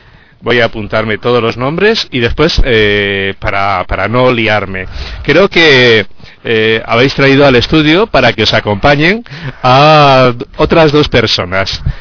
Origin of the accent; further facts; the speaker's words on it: Córdoba, Andalusia, Spain; Pues yo soy de Córdoba